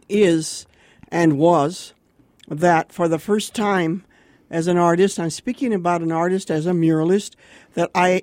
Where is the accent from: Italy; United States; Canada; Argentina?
United States; El Paso, Texas; born there; Okay, I was born in El Paso.